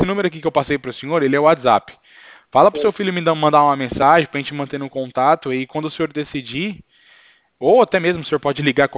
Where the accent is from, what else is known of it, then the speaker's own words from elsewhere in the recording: São Paulo, Brazil; eu sou do estado, eu sou do interior de São Paulo.